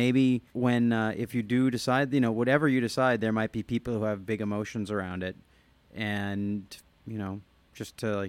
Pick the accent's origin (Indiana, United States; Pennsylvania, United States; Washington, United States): Washington, United States; Olympia; I grew up in Olympia and I've had nothing but controversy